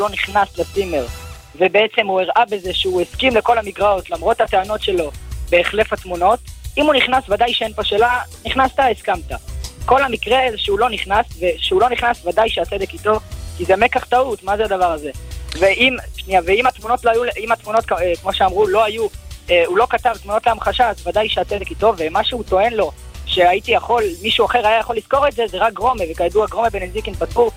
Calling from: Elad, Central District, Israel; אני מאלעד.

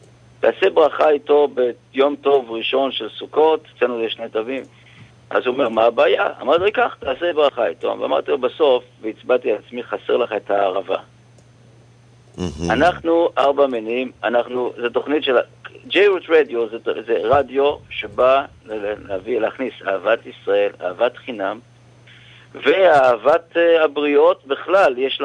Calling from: New York, United States; אנחנו מניו יורק.

